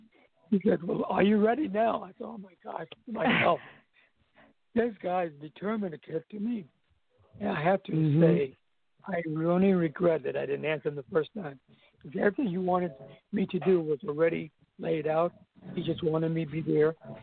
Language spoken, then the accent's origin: English; U.S. Virgin Islands; Virgin Island, born and raised in Virgin Island.